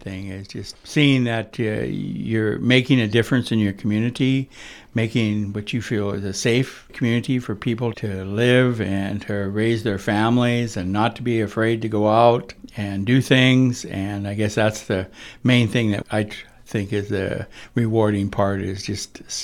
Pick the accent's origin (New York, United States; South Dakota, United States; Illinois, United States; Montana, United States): Montana, United States; Wolf Point; moved away as an adult; now in Sidney, United States; No, I'm originally from Wolf Point. After getting out of college, I came here in 1974. And I've been here ever since, and I've raised my family here.